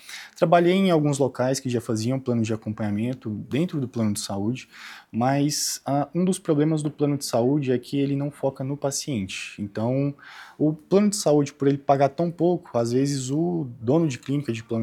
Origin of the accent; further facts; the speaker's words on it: Piracanjuba, Goiás, Brazil; also born or lived in Brasília / São Paulo; sou de Piracanjuba, Goiás.